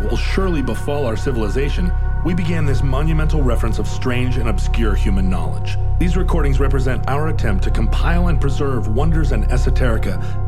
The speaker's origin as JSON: {"language": "English", "region": "Alaska", "country": "United States", "tie": "born or raised there", "said": "because growing up in Alaska, the 1964 earthquake is super present in everyone's mind."}